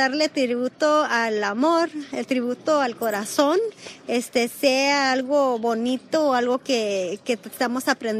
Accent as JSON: {"language": "Spanish", "country": "Mexico", "said": "yo creo que como mexicanos nos expresamos mucho de la alegría"}